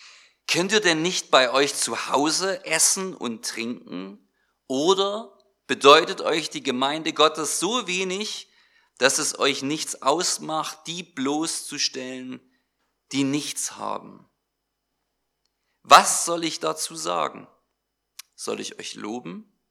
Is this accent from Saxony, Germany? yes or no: yes; Sosa, Saxony, Germany; Ich darf euch liebe Grüße sagen aus Sosa, aus meiner Heimatgemeinde.